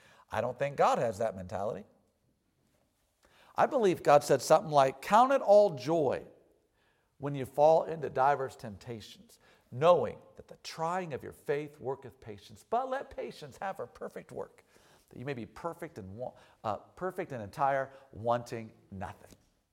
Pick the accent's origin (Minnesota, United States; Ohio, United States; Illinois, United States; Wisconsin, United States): Ohio, United States; Akron; But I was raised in Akron, Ohio. Akron, Ohio it's right outside of Cleveland.